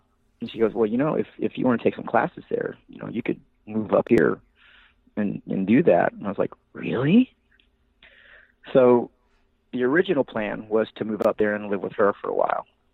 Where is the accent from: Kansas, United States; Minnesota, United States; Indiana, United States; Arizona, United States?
Indiana, United States; Evansville; And they got to me and I said, oh, I'm from Evansville.